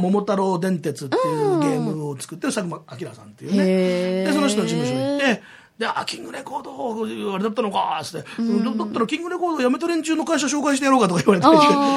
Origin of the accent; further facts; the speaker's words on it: Yokohama, Kanagawa, Japan; 同じ横浜に生まれ育ってね。